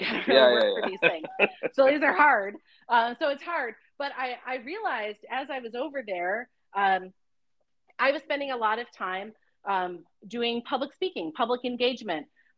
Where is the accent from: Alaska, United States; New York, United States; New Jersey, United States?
New York, United States; In fact, I had only ever been to Canada, but I'm from Western New York.